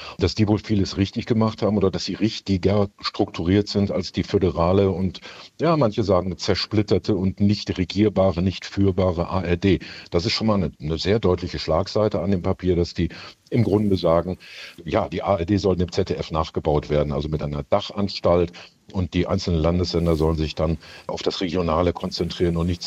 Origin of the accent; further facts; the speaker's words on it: North Rhine-Westphalia, Germany; ich komme aus dem Ruhrgebiet